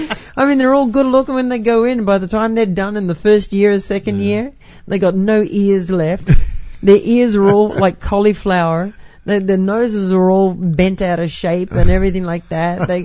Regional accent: Australia; There is one game that I never, ever watched growing up in Australia

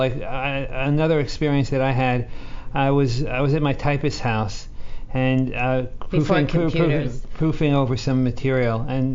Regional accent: New York City, New York, United States; born there; I was born in New York City.

